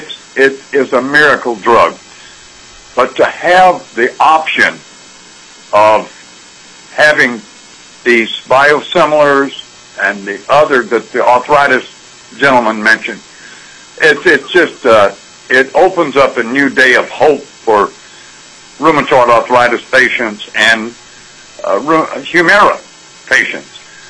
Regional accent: Wasilla, Alaska, United States; I'm from Wasilla, and I love my pharmacist. I love my doctor here in Wasilla.

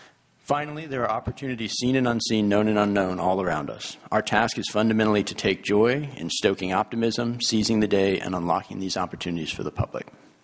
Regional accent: Anchorage, Alaska, United States; I grew up in Anchorage, and I've lived there almost all my life, aside from going outside for college and law school

